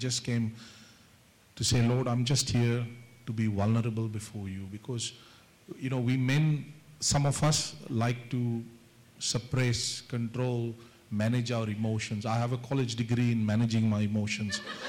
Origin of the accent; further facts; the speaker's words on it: India; Sorry, I'm Indian. We do funny things sometimes.